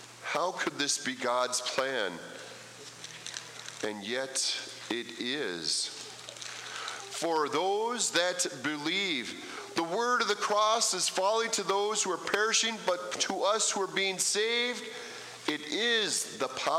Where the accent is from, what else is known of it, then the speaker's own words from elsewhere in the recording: United States; I'm an American.